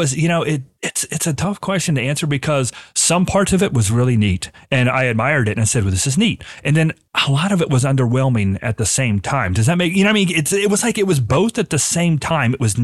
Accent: Cincinnati, Ohio, United States; I'm from the Midwest. I live in Cincinnati, Ohio, and we're fine.

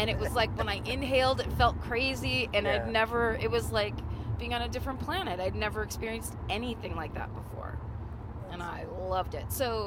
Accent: California, United States; maybe this is just because I'm from California, and so snow places look similar to me

